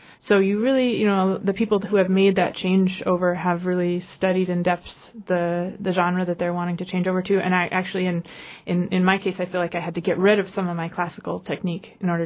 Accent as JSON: {"language": "English", "town": "Fairbanks", "region": "Alaska", "country": "United States", "said": "Yeah, I'm from Fairbanks, and as you said, my dad was a bush pilot and owned a small air service up there for a number of years"}